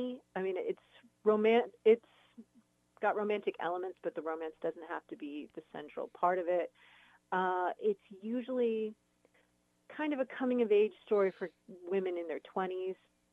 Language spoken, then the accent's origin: English; San Diego, California, United States; also born or lived in New York; I grew up down in San Diego.